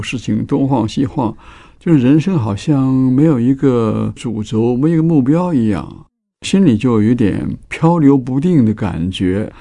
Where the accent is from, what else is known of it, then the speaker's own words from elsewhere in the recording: Sichuan, China; also born or lived in Hebei; 当时我离开我老家是很小的时候，当时抗战，那么我们就离开了老家河北，到了四川。到四川以后呢，我在四川读中学，以至于后来读到大学啊，读了川大，读了一年多。